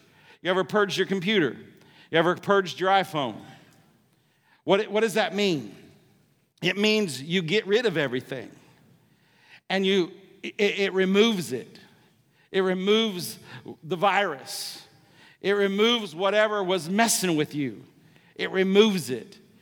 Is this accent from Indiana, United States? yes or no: no; Paris, Illinois, United States; I had some people come from my hometown of Paris, Illinois, and they thought they knew me because everybody knows everybody